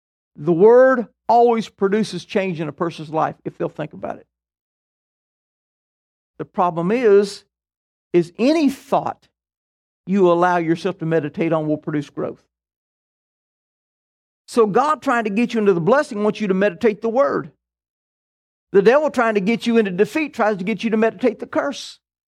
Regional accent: the South, United States; You can tell I'm from the South.

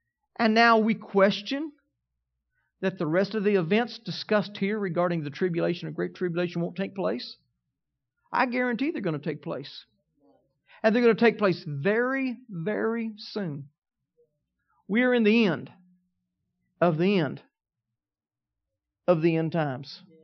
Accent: United States; I'm an American. Why? I ceased to be considered part of my past lineage from that land.

